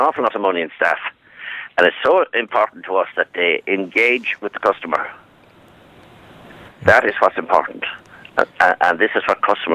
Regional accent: Limerick, Munster, Ireland; I'm from Limerick myself.

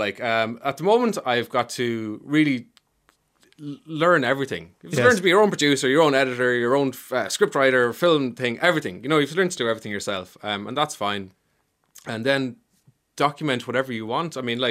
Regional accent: Ireland; I'm Irish.

